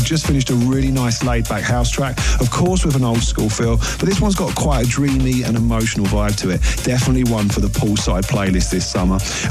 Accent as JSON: {"language": "English", "town": "Maidstone", "region": "South East England", "country": "United Kingdom", "tie": "born or raised there", "said": "a new residency I'm going to be launching this spring in my hometown of Maidstone."}